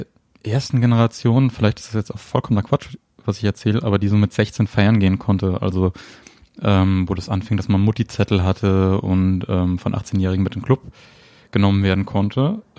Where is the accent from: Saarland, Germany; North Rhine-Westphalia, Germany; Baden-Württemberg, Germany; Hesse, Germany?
Hesse, Germany; Fulda; born there; now in Offenbach, Germany; Mittlerweile wohne ich jetzt seit 5, 6 Jahren hier in Offenbach. Das ist direkt neben Frankfurt. Also ich fühle mich dem Rhein-Main-Gebiet mittlerweile eher verbunden als Fulda.